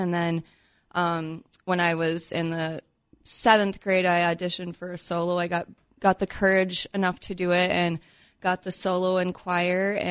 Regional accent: Otter Tail, Minnesota, United States; I'm originally from Otter Tail, Minnesota.

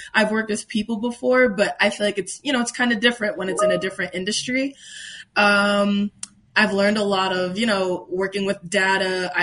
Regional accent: New Haven, Connecticut, United States; now in Kentucky, United States; Yeah, I'm from New Haven, Connecticut. I grew up there, you know, went to high school there, and then for college, I am currently in the University of Kentucky.

